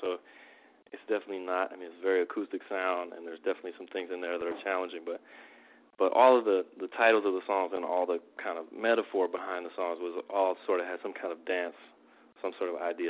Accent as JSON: {"language": "English", "region": "North Carolina", "country": "United States", "tie": "born or raised there", "also_born_or_lived": "New Orleans", "said": "My most formative musical experiences, I grew up in North Carolina, but my most formative musical experiences were in New Orleans. And I moved there in 1993."}